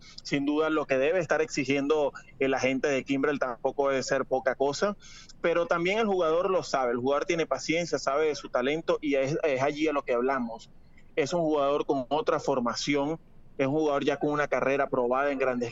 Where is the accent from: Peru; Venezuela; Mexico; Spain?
Venezuela; el cual no somos latinos, somos venezolanos